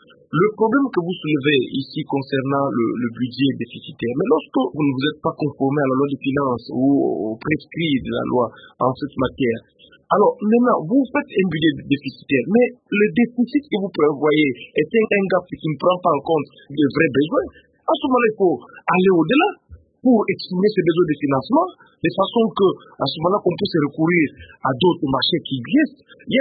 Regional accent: Cabinda, Angola; L'autre fois, je vous ai rappelé la situation de chez moi, à Cabinda

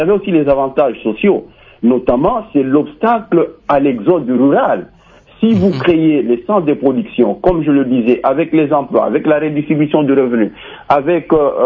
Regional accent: Nyunzu, Tanganyika, DR Congo; je donnerai l'exemple de chez moi à Nyonzou

